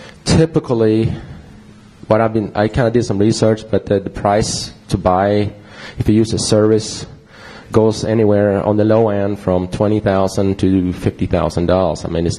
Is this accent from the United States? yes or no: yes; United States; accent: Swedish; English is a second language; By the way, I am American too, and even if I have a Swedish accent.